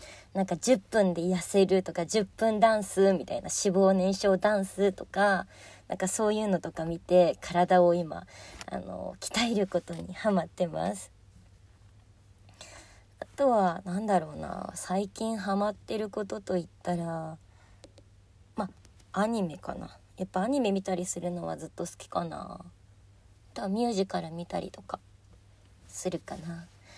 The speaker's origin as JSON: {"language": "Japanese", "region": "Saitama", "country": "Japan", "said": "埼玉県出身です。"}